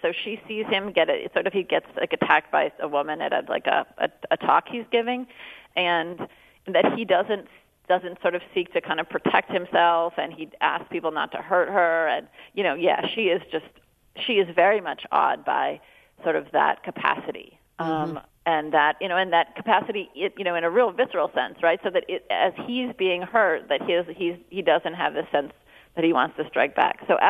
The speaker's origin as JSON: {"language": "English", "town": "Fox Point", "region": "Wisconsin", "country": "United States", "tie": "born or raised there", "said": "My parents still live in Fox Point. I grew up in Fox Point, as you know"}